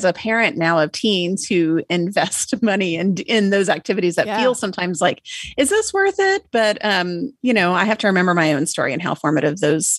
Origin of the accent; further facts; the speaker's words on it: Austin, Texas, United States; also born or lived in Oregon; I was born and raised in Austin. Okay. And then we traveled a lot. We lived overseas. We lived in Oregon.